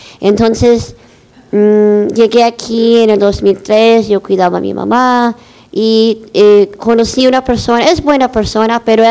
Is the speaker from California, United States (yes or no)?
yes; Los Angeles, California, United States; Ok, yo soy de Los Ángeles, Sherman Oaks.